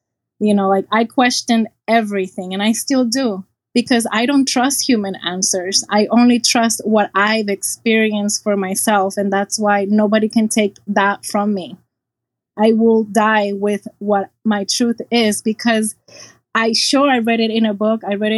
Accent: Puerto Rico; in my family, we're from Puerto Rico and my father's family is from Palestine.

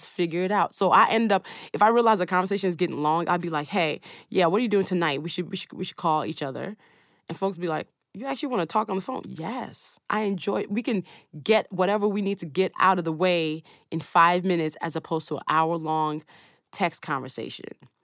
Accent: Nigeria; because I'm Nigerian.

